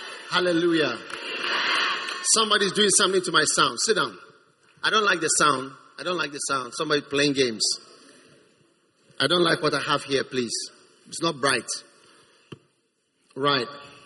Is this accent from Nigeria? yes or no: yes; Nigeria; I'm a Nigerian